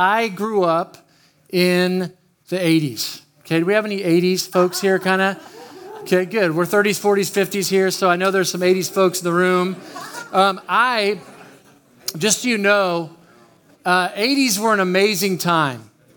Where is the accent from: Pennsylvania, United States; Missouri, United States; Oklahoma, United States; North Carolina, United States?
Oklahoma, United States; Oklahoma City; And I grew up in Oklahoma City area, and there was a station called KJ103.